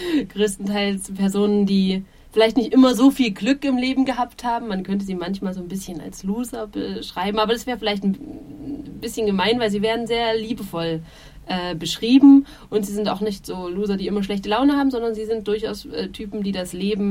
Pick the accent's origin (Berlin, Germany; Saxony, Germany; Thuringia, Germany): Saxony, Germany; Leipzig; In Leipzig, wo ich herkomme, habe ich so eine Lesebühne.